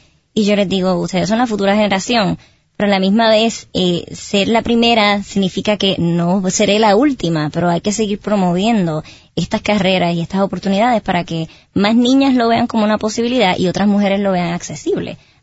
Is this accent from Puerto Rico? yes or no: yes; Sabana Grande, Puerto Rico; en mi casa, una familia humilde, soy de Sabana Grande, siempre digo que soy petatera